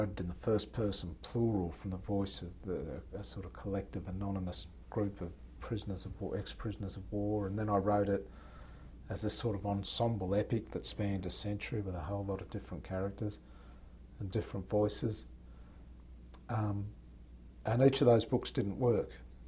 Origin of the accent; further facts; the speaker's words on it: Tasmania, Australia; born there; the little town where I was born in Tasmania